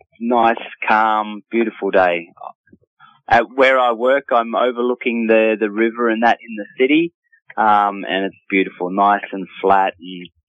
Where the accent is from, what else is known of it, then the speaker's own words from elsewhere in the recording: Queensland, Australia; born there; All my family are from over there. I was born over in Queensland